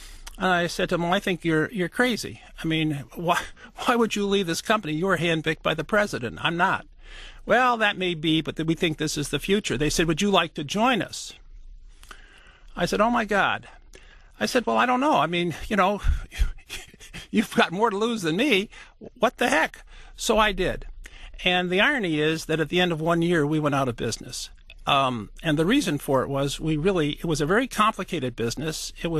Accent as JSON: {"language": "English", "town": "Rye", "region": "New York", "country": "United States", "tie": "born or raised there", "said": "I grew up actually in Rye, New York, came to Detroit."}